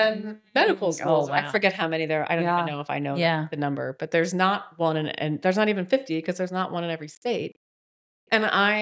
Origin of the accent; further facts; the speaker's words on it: Akron, Ohio, United States; And so I spent a summer back home in Akron. I grew up in Akron and spent a summer being a temp.